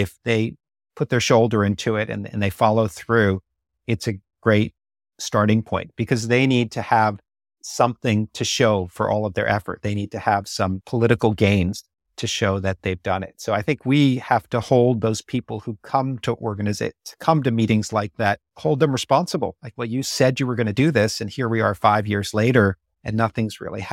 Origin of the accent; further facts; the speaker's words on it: New York, United States; Well, I was born and raised in New York, and so I know what it's like to live there.